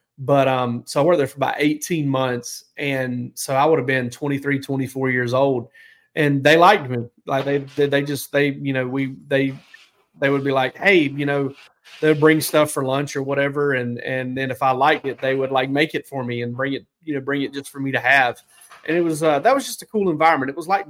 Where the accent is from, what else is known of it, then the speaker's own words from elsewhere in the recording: Georgia, United States; growing up in South Georgia, we never had a sports talk radio station